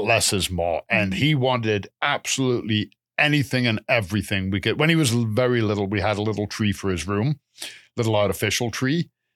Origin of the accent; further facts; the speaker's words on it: England, United Kingdom; because he knew I was from England